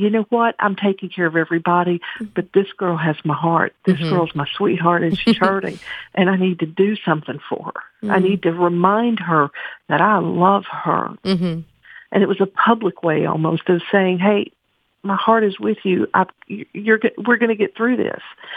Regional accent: Louisiana, United States; So since I'm from Louisiana, I had to put some Lagniappe in the book.

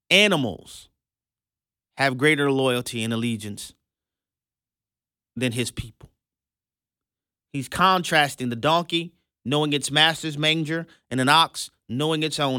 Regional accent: New Orleans, Louisiana, United States; I can tell you very plainly from growing up in New Orleans, Louisiana, where we have centuries of Democrat government rule

